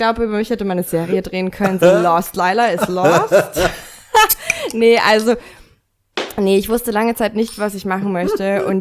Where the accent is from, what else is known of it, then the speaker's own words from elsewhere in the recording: Bavaria, Germany; now in Nuremberg, Germany; bin am Land groß geworden, deswegen, also in Niederbayern. aber das ist eine andere Geschichte. Ich komme eigentlich aus Niederbayern, aber bin seit 14 Jahren hier in Nürnberg.